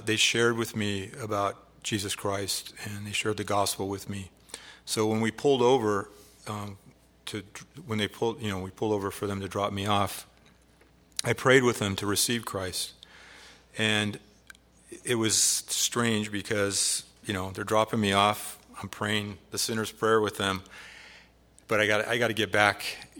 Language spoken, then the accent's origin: English; Whittier, California, United States; Well, I grew up in Whittier, California, and my parents divorced when I was 2.